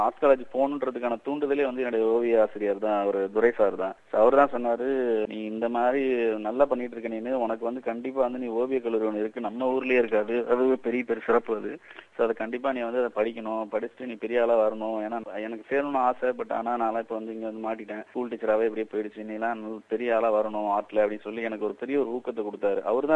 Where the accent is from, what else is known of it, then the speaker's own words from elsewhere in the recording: Kumbakonam, Tamil Nadu, India; என்னுடைய சொந்த ஊர் கும்பகோணம். அங்கதான் என்னுடைய வாழ்க்கை நடைமுறைகள் வந்து கிட்டத்தட்ட ஒரு 2001 வரைக்கும் அங்கதான் போனுச்சு.